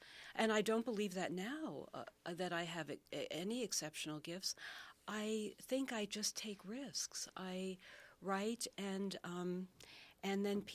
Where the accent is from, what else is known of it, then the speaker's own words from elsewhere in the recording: East Coast, United States; first language Yiddish; English is a second language; Well, I grew up in fairly extreme poverty. My first language was not English. And it was Yiddish. I'm an East Coast kid.